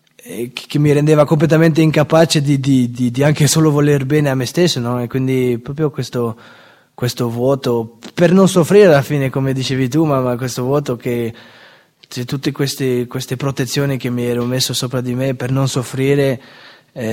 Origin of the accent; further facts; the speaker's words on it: Belgium; ho 22 anni, vengo dal Belgio